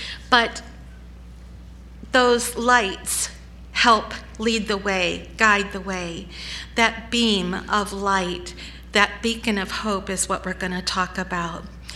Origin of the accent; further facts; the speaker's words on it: Michigan, United States; Where I grew up in Michigan, and I'm sure it was the same way in Pennsylvania, but when I was young and we lived by the lake